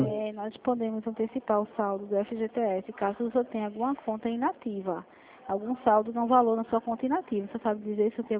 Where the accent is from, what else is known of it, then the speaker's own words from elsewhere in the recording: Recife, Pernambuco, Brazil; Eu sou daqui do Recife.